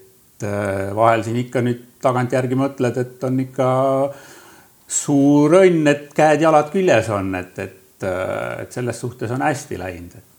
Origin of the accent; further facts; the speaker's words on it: Saare County, Estonia; also born or lived in mainland Estonia; minu sünd siis sattus selle aja peale just kui nad siin mandril ulkusid ja aga kaua nad ei ulkunud, et siis näks vanemate elu läks oma teed, pere läks lahku ja siis emaga sai tagasi saare peale tuldud